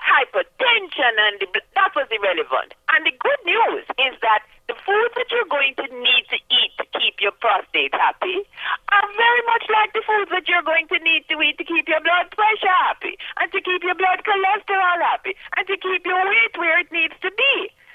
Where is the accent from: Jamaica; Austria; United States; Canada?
Jamaica; Well, I'm from Jamaica.